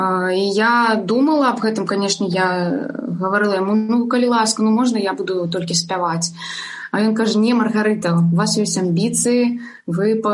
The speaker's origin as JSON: {"language": "Ukrainian", "country": "Belarus", "said": "ми білоруси, ми повинні використовувати свою мову"}